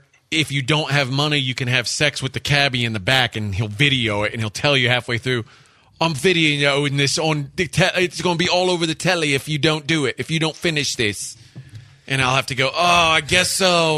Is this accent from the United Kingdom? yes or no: no; United States; no one's going to know I'm American.